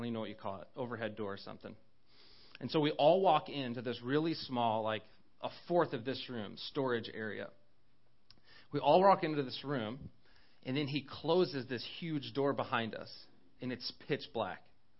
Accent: Roselle, Illinois, United States; I grew up in Roselle, and already by the age of 10, there was a phrase I would say quite a bit.

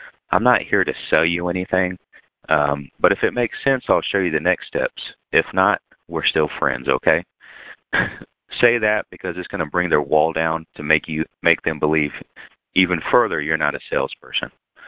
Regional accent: San Antonio, Texas, United States; born there; now in Fort Worth, United States; I was born in San Antonio, and I live in Fort Worth now.

